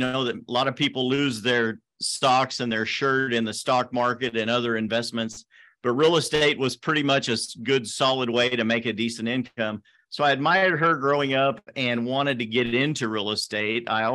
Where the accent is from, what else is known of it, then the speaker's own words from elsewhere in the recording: Oregon, United States; I grew up on the Oregon coast.